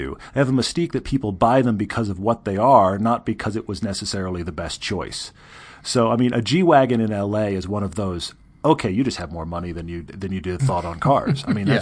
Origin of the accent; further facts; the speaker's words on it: Texas, United States; And look, I'm from Texas. I get it.